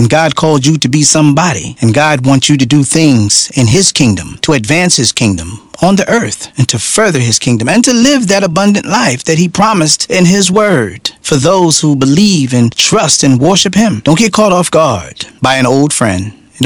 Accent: East Coast, United States; a Kangol hat cracked to the side because I'm from the East Coast.

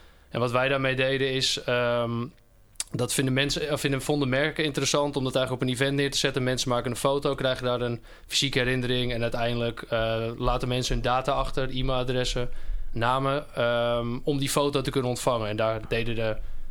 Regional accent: Zaandam, North Holland, Netherlands; born there; now in Oostzaan, Netherlands; 31 jaar oud. Ik ben geboren in Zaandam en woon in Oostzaan, een klein dorp naast Amsterdam.

